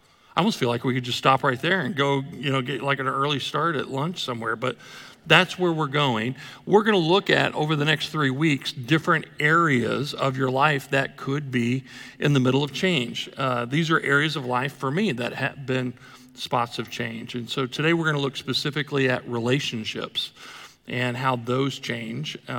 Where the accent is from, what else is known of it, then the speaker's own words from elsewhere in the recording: Dallas-Fort Worth, Texas, United States; I grew up right here in the Dallas-Fort Worth area.